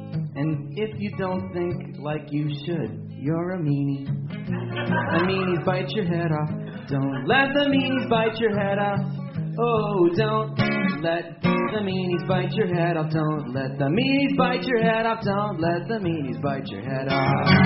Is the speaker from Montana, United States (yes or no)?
no; New York City, New York, United States; I grew up in Peter Cooper Village in New York City, in my playground with the monkey bars, with the metal and the rubber over the concrete.